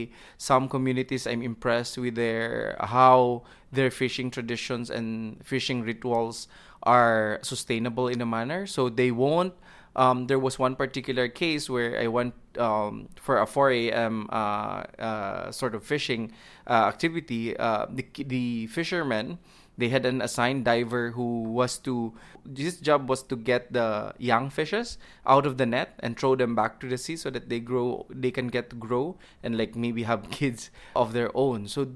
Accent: East Coast, United States; I might not be particularly interested to help, you know, somewhere in the Midwest because I'm from the East Coast.

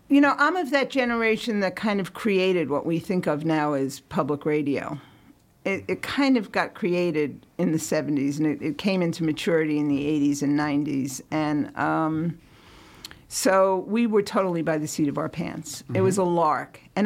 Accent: Manhattan, New York, United States; born there; I was born in Manhattan.

